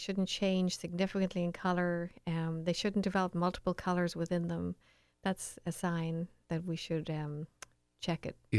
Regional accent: Leinster, Ireland; moved away; Well, I think I'm in the middle of the Atlantic now, but I'm originally from Ireland. I grew up there.

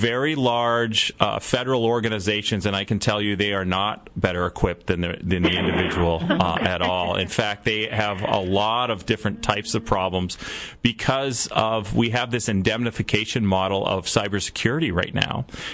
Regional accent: Canada; I'm Canadian

